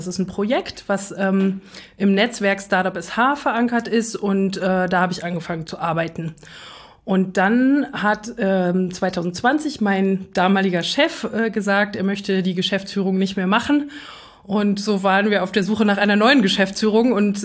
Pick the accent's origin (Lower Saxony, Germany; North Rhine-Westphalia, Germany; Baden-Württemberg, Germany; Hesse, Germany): Lower Saxony, Germany; Braunschweig; born there; ich bin in Braunschweig geboren und bin dann nach dem Abitur nach Frankfurt-Oder gegangen, was für mich erstmal so ein kleiner Schock war, habe mich dann da doch aber sehr wohl gefühlt. Habe ein Semester in Spanien studiert und danach in Berlin mein Jurastudium beendet.